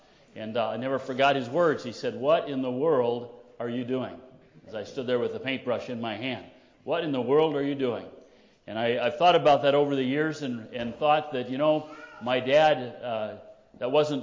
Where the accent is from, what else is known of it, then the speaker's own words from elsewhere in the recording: Kansas, United States; When I was growing up in Kansas, grew up on a farm there with my mom and dad and my three sisters.